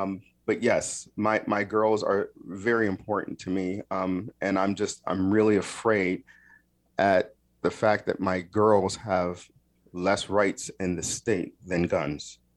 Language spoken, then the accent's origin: English; Kalamazoo, Michigan, United States; also born or lived in Nashville; now in Blue Springs, United States; I grew up in a beautiful town called Kalamazoo, Michigan, right off the shores of Lake Michigan.